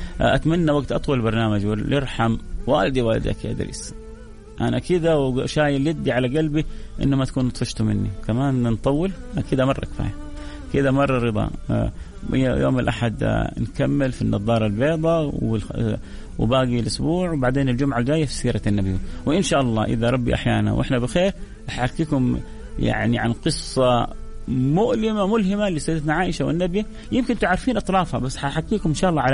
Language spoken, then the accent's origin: Arabic; Saudi Arabia; كان أجمل معلقين عندنا في السعودية محمد رمضان وإبراهيم وزاهد قدسي